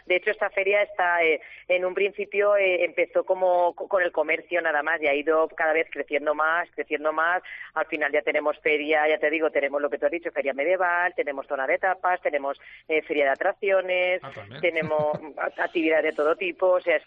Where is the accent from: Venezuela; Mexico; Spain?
Spain; Valencian Community; Es que somos valencianos, nosotros sin eso no sabemos.